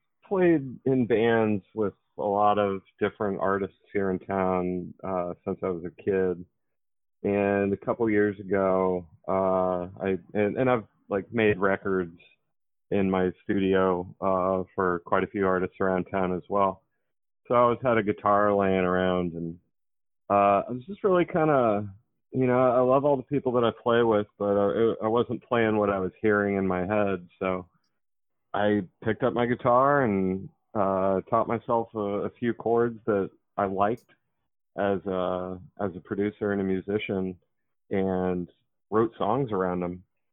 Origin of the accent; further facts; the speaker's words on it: Dublin, Ohio, United States; Yeah, actually, I grew up in Dublin and then moved down to campus area, 5th and High, actually, when I was 18.